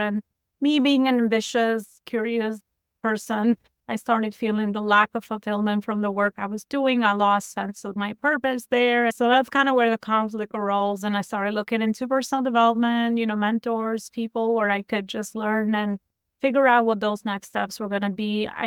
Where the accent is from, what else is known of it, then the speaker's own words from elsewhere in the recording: Albania; now in New York, United States; Natively, I'm from Albania. I moved to the U.S., specifically New York, over 25 years ago.